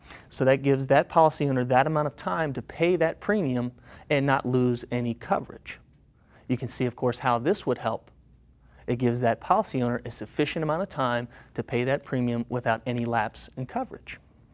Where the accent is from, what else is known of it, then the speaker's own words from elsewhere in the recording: Jacksonville, Florida, United States; from Jacksonville, Florida.